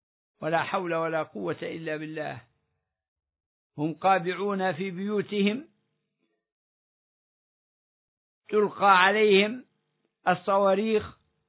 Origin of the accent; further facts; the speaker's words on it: Libya; هم أبناء سبيل دخلوا إلى بلادنا ليبيا